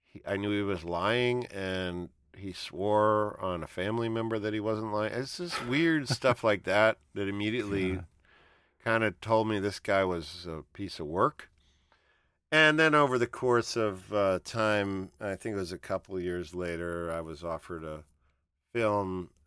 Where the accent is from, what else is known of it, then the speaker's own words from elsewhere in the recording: New York City, New York, United States; But I grew up with that in New York City.